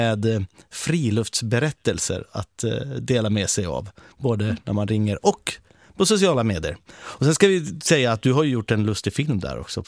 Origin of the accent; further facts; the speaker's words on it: Ilomantsi, North Karelia, Finland; Jag är från Ilomantsi, vi har björnfestivalen där varje sommar.